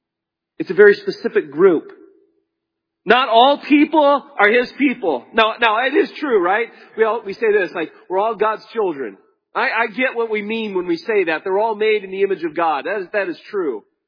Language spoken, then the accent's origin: English; Wisconsin, United States; I grew up in Wisconsin, where snow is as normal as